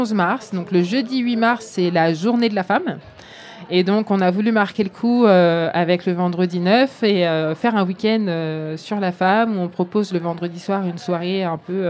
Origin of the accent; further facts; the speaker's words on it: Martinique; moi, je suis aussi originaire des Antilles, de la Caraïbe, donc de la Martinique.